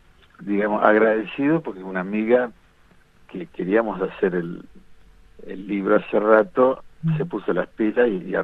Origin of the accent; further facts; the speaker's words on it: Buenos Aires, Argentina; also born or lived in Italy; hay montones de situaciones desde que nací, que yo estaba en Italia